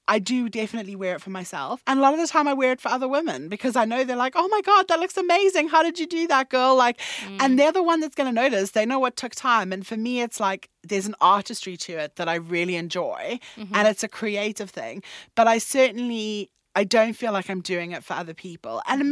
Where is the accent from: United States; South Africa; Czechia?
South Africa; now in London, United Kingdom; And so I could be in my hometown back in South Africa and bump into less people that I'd gone to primary school with than I would in this part of London.